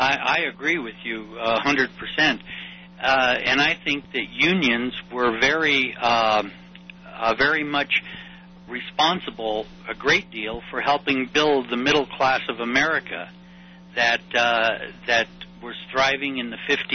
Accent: Frederick, United States; But I was raised in Frederick was a little coal mining community.

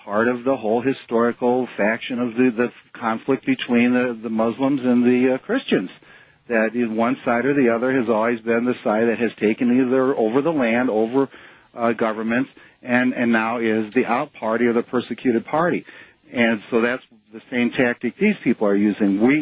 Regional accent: Chicago, Illinois, United States; I grew up around Chicago, too.

